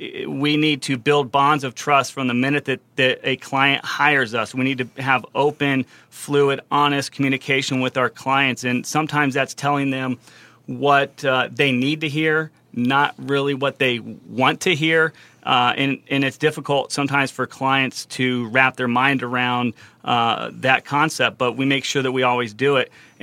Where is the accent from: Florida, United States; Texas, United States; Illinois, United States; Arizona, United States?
Arizona, United States; Yeah, I'm an Arizona native, born and raised in Arizona, which, is not all that unique today, but used to be when I was growing up.